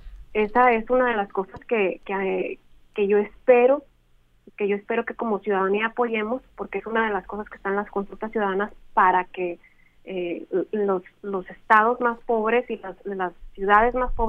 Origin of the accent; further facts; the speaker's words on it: Mexico; es una zona turística que tenemos nosotros como mexicanos